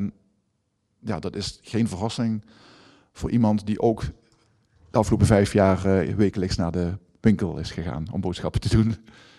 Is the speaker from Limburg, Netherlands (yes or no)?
yes; Sint-Geertruid, Limburg, Netherlands; ik kom zelf uit Sint-Geertruid, IJs de Margraten.